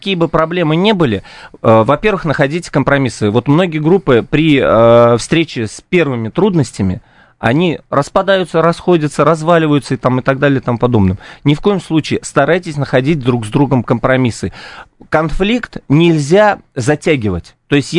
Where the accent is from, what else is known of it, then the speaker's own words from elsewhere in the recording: Penza, Penza Oblast, Russia; мы, как я уже говорил, из Пензы